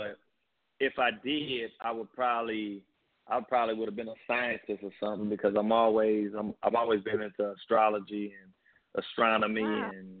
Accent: St. Louis, Missouri, United States; That's how I talk. That's how I grew up in St. Louis.

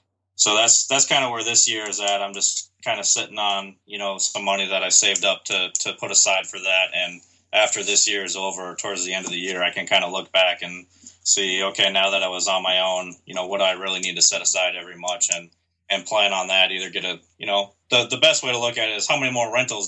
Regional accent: Minnesota, United States; I'm originally from Minnesota, so I took basically the entire month of July this summer and went home to see friends and family

